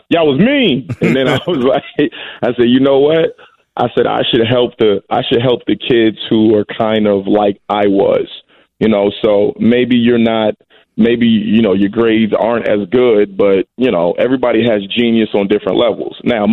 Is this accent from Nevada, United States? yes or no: no; Chesapeake, Virginia, United States; I grew up in Chesapeake, Virginia.